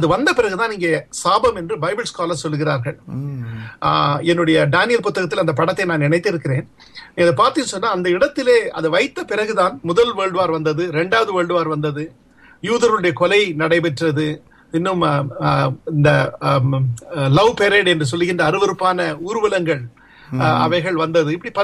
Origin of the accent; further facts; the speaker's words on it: Delhi, India; also born or lived in Pune; நான் நார்த் இந்தியால இருந்து டெல்லியில் நாங்கள் வளர்ந்தோம், டெல்லி பூனாவிலே. நான் படித்ததெல்லாம் ஹிந்தி, இங்கிலீஷ், மராட்டி லாங்குவேஜில் படித்து விட்டு தமிழோட வந்தபோது தமிழ் தெரியும் எங்களுக்கு